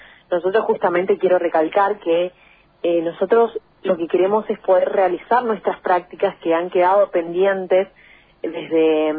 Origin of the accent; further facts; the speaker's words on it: Eldorado, Misiones, Argentina; Yo soy del interior y del Dorado Misiones hoy